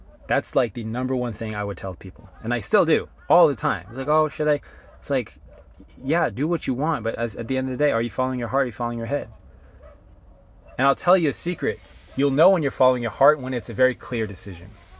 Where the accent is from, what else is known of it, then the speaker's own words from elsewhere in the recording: North Carolina, United States; when to move to North Carolina, back home to my hometown, North Carolina, moving to New York to work there